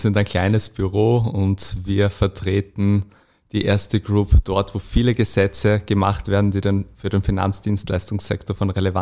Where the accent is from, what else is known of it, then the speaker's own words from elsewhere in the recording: Graz, Styria, Austria; Ich habe in Graz studiert, ich bin Grazer